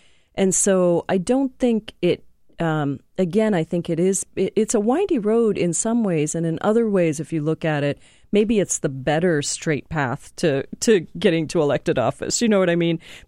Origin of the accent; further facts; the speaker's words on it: India; people would say, where are you from? And I'd say, India. And they'd look at me and say, where in Indiana? And I was like, no, not Indiana, India, like the country, you know, across the ocean.